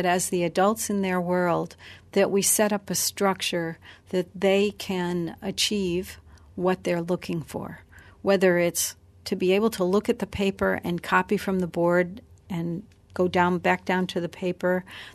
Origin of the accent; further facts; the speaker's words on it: United States; Now, I come from the United States. It's a 12-hour time difference.